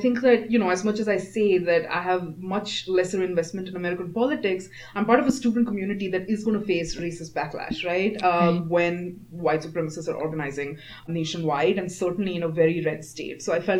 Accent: India; English is a second language; I identify as an international student.

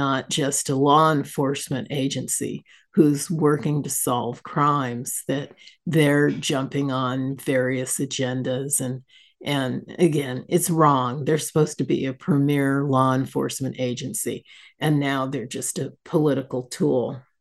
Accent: California, United States; Oh, my home state, my birth state. It embarrasses me.

